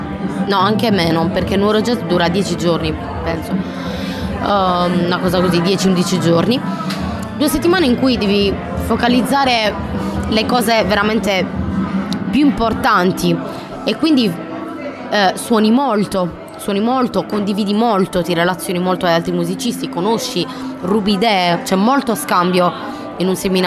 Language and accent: Italian; Tempio Pausania, Sardinia, Italy; io vengo da Tempio, è veramente un paesino di 14.000 abitanti.